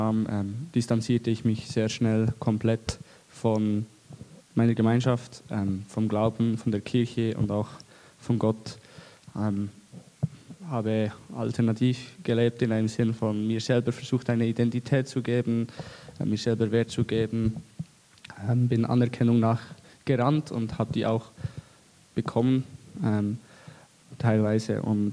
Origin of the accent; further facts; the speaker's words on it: Switzerland; ich komme aus der Schweiz und ich bin in einem christlichen Elternhaus aufgewachsen und auch in einer Gemeinschaft aufgewachsen.